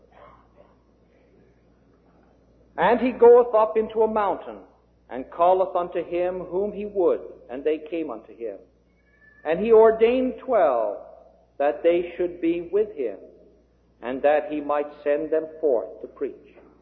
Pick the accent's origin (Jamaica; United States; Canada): Canada; You know, being a Canadian, perhaps we're taken up a little bit more with the Queen than our American brethren are.